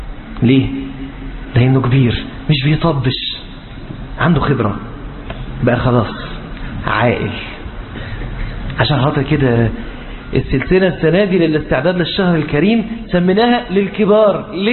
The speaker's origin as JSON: {"language": "Arabic", "country": "Egypt", "said": "العيال أصله عندنا في مصر بيعرفوه نسبيا إنه اللي بيرجع في كلامه."}